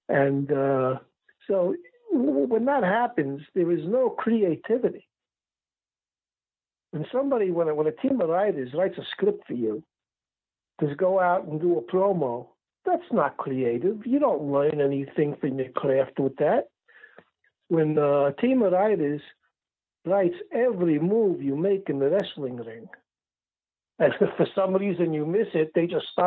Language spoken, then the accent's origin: English; Brooklyn, New York, United States; But I grew up in Brooklyn. I was a fan of the heels.